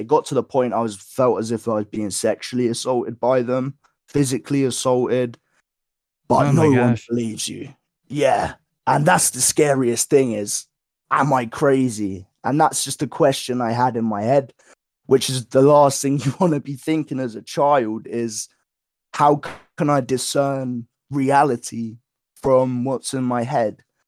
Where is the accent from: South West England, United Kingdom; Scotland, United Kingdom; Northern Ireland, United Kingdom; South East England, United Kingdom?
South East England, United Kingdom; Woking; And I grew up not only in Woking, as all those other places I talked about, it was the first mosque in the UK. So the first Asian community settled there.